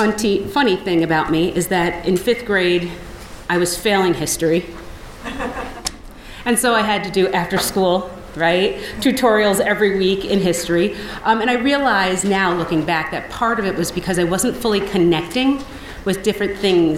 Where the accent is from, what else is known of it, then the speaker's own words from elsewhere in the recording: Lansingburgh, New York, United States; And I am a local girl. I grew up in Lansingburg. I ended up going to Lansingburg High School.